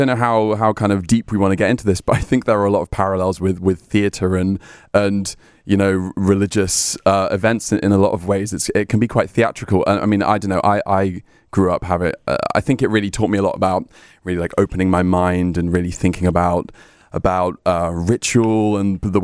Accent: Oxford, South East England, United Kingdom; now in London, United Kingdom; I'm originally from Oxford, which is about an hour away from London, but now I live in London.

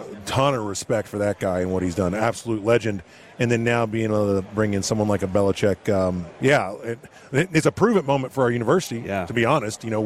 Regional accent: Dallas, Texas, United States; Well, I grew up in Dallas, so that's home. I got family still living there.

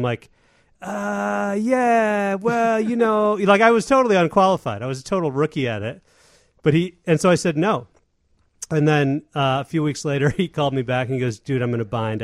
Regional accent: Hinsdale, Illinois, United States; And grew up in Hinsdale, Illinois, just about 20 minutes

